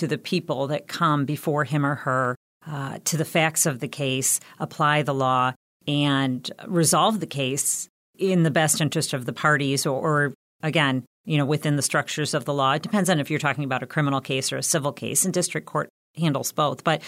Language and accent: English; Port Huron, Michigan, United States; I was born and raised here in Port Huron.